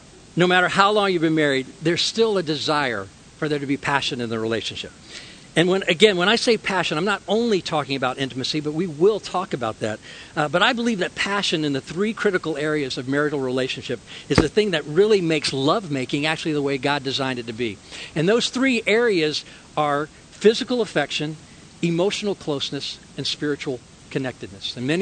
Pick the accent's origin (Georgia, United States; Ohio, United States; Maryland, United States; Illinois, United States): Georgia, United States; I grew up in Georgia.